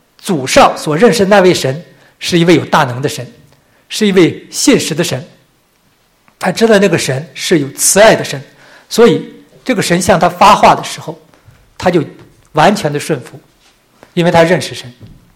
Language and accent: Chinese; Canada; 让我回到我加拿大人嘛，就回到加拿大来，回到加拿大来服饰。